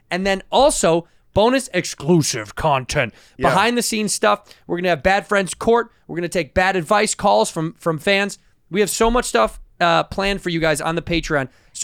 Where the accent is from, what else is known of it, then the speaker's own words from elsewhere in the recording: Chicago, Illinois, United States; My hometown of Chicago, Illinois